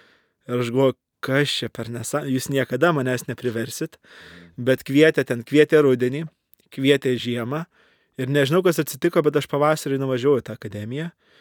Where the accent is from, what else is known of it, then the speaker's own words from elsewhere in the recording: Varėna, Alytus County, Lithuania; aš augau Varėnoj, tai gražus, nuostabus miestelis, bet vis dėlto provincija.